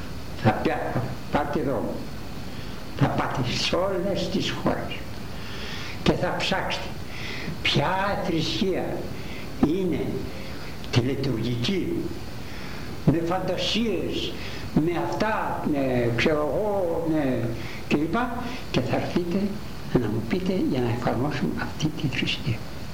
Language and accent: Greek; Greece; Δεν είμαι Γρεκός, είμαι Έλληνας. Γρεκός δεν το θέλω. Είμαι Έλληνας.